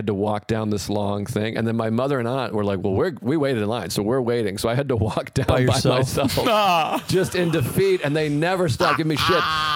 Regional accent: Massachusetts, United States; My family, we always went up to Maine because we grew up in Massachusetts.

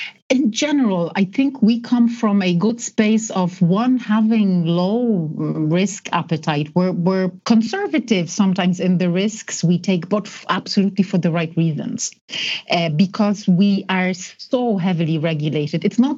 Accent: Poland; I'm originally from Poland. I visit often.

